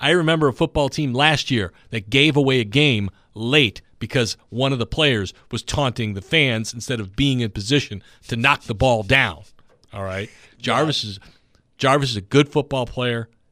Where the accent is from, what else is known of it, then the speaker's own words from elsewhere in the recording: Chicago, Illinois, United States; Okay, I am from Illinois. I'm from the Chicago area.